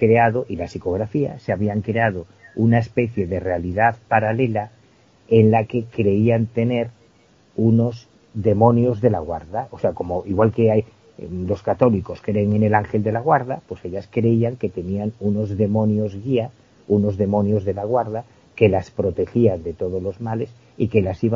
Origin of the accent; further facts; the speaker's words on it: A Coruña, Galicia, Spain; yo soy de La Coruña, vivo en La Coruña